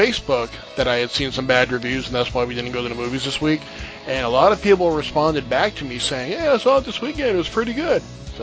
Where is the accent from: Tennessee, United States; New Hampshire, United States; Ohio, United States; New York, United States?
New Hampshire, United States; Manchester; born there; I was born in Manchester. I mean, I used to work in Nashua.